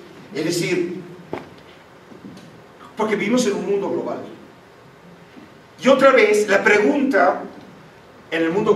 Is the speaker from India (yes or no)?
no; Argentina; now in Mexico; Yo estoy en México, vengo de Israel y sigo la liga, soy del Barça, quiero aclarar, ¿sí? Como buen argentino.